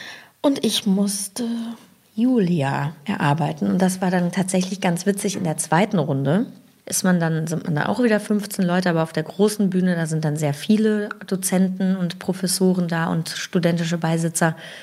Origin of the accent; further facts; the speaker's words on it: Switzerland; also born or lived in Germany; Ich meine, ich komme ja nur aus der Schweiz.